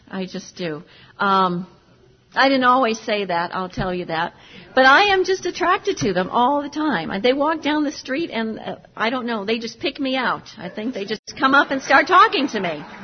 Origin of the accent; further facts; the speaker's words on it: Cleveland, Ohio, United States; And I was raised in Cleveland, Ohio, like George. George and I have survived Cleveland.